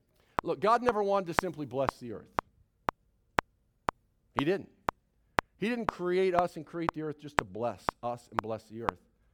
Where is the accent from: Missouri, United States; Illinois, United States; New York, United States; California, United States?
Illinois, United States; because I grew up in Illinois, and it's just cold in Illinois.